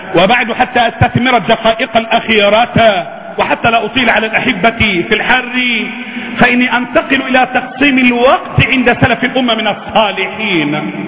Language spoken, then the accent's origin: Arabic; Egypt; لأن الحمام عندنا كمصريين